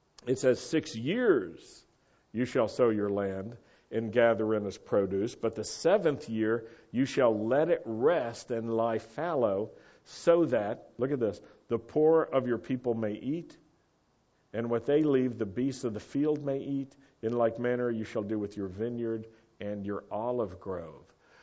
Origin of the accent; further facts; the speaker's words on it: Roanoke, Virginia, United States; I grew up in Roanoke, Virginia, and we were a blue law state.